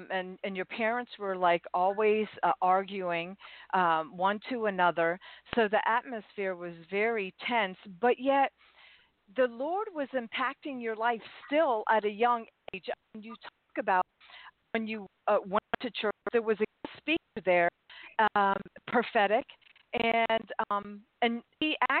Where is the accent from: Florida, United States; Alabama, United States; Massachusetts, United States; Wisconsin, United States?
Florida, United States; I mean, number one, you're from my home state, Florida.